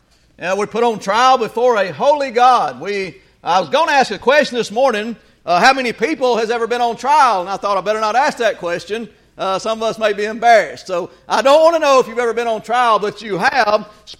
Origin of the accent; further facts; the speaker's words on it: the South, United States; And on top of that, we was born in the South and raised in the Bible Belt, and what a better place.